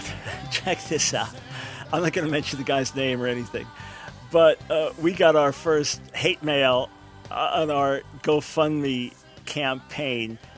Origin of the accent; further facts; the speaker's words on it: New York City, New York, United States; because I'm from New York City.